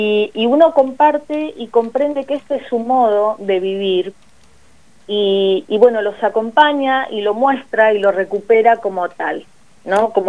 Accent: Chos Malal, Neuquén, Argentina; yo soy de Chosmalal, soy nacida y criada en el norte neuquino

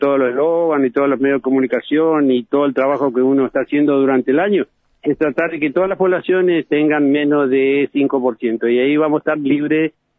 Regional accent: Posadas, Misiones, Argentina; Yo soy de Posada y conozco.

